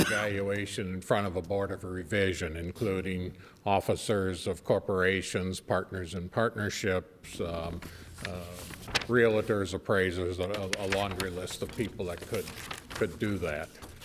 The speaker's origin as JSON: {"language": "English", "town": "Dayton", "region": "Ohio", "country": "United States", "said": "from Dayton and appearing on behalf of Dayton Supply and Tool"}